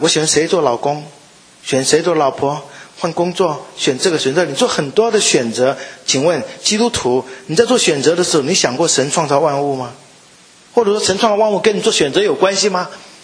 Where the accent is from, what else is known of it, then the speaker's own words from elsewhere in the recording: Taiwan; 我们台湾话讲就是，无鱼虾嘛好